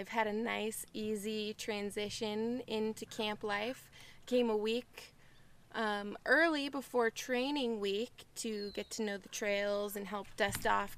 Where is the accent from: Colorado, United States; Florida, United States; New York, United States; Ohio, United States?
Colorado, United States; Manitou Springs; now in Truckee, United States; I'm originally from Manitou Springs, Colorado, but I presently live in Truckee, California, which is just north of Lake Tahoe.